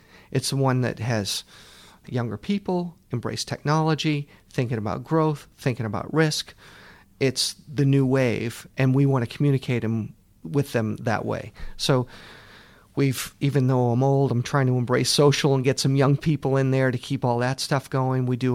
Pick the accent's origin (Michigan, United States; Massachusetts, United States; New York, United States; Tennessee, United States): Massachusetts, United States; Boston; So I think I mentioned I grew up in the Boston area, and most people in Boston have had some pain over the years.